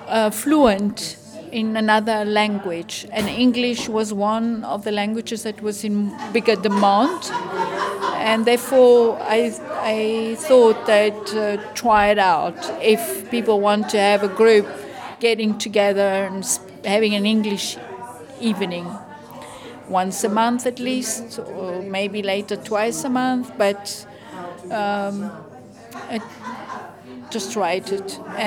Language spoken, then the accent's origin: English; Cape Town, Western Cape, South Africa; I live in Batisho. I come from South Africa, Cape Town. I have lived in different countries. I speak various languages, and English was one of them. I'm learning German.